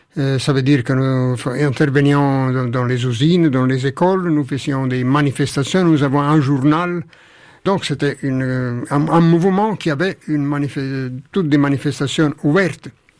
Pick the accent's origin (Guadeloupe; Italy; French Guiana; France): Italy; Naples, Campania; French is a second language; moved away as an adult; Non, c'est la ville où je suis né et grandi jusqu'à 18 ans. Donc c'est la ville de mon adolescence, de ma langue maternelle, de mon éducation sentimentale. Et certaines de mes histoires sont coincées dans Naples.